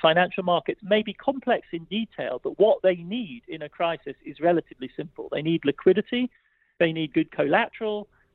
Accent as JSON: {"language": "English", "country": "Germany", "tie": "born or raised there", "said": "As a European, Chernobyl has a slightly different resonance because the place where I grew up in Germany was directly affected by the radioactive cloud."}